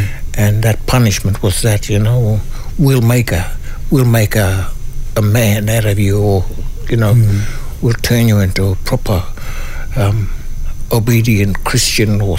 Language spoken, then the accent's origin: English; Ingham, Queensland, Australia; born there; and so I usually tell people that I'm from Palm Island because all my family from there, but I was originally born in Ingham.